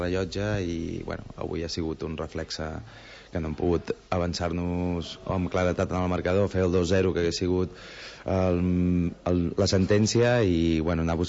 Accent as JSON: {"language": "Catalan", "town": "Girona", "region": "Catalonia", "country": "Spain", "said": "perquè som de Girona"}